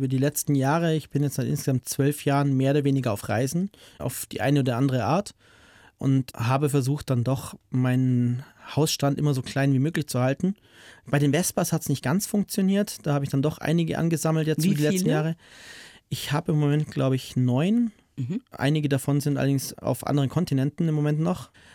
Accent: Bavaria, Germany; ich komme aus Bayern, habt ihr vernünftiges Bier?

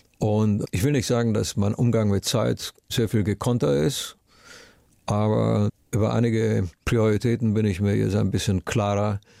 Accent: Romania; Geprägt haben mich meine Kindheit in Rumänien

